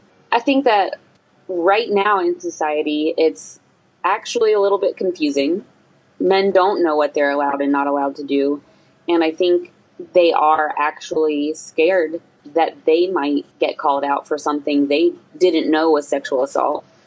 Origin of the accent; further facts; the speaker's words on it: Winston-Salem, North Carolina, United States; I'm from North Carolina, a small city called, well, a small town called Winston-Salem that you've probably never heard of, but...